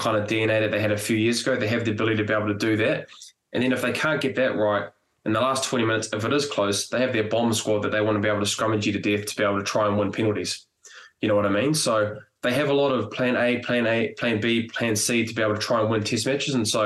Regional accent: New Zealand; So ideally, as a Kiwi, we want him to be able to win a Rugby World Cup.

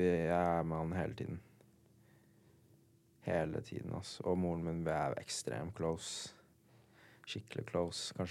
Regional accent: Finnsnes, Troms, Norway; Og så var det noe i byen der oppe, på Finnsnes, der vi var, der vi er fra.

